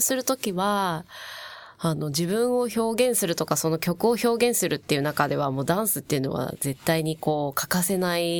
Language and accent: Japanese; Tokyo, Japan; also born or lived in Okinawa; ですね、生まれは沖縄なんですけど、はい、すぐに東京に来て、学校は東京で出てるんですよね。